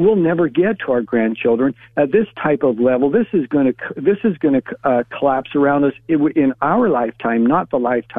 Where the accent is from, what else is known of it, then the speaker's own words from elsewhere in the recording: Salt Lake City, Utah, United States; And when you see cities like my hometown of Salt Lake City, who set up a hotline